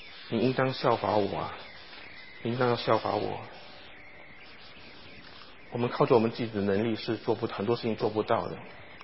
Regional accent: Malaysia; moved away as an adult; now in United States; 我们刚结婚从马来西亚过来的时候，我是一个很紧张的人，我现在还是很紧张，从马来西亚过来的时候

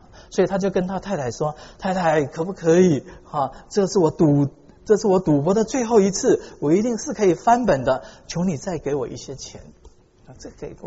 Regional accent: Guangdong, China; 对不起啊，我是广东人，可是我广东话讲不流利，不然我就讲给你听了。

